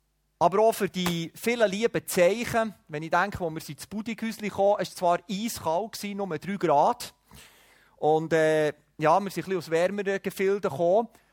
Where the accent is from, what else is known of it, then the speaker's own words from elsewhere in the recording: Switzerland; In der Regel ist man ja höflich, gerade als Schweizer